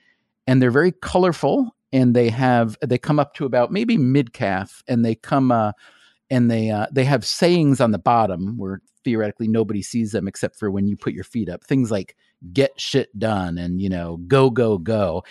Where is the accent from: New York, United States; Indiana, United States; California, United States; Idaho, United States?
New York, United States; Yeah, no, I'm a New Yorker.